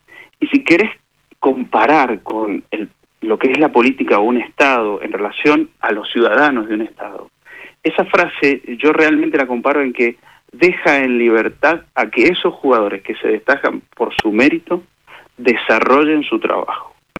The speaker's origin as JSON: {"language": "Spanish", "country": "Argentina", "said": "nosotros somos argentinos, tenemos esa pasión."}